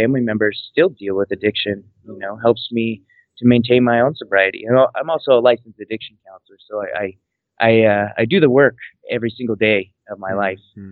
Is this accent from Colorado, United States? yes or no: yes; Fort Collins, Colorado, United States; Well, I'm actually from Fort Collins, Colorado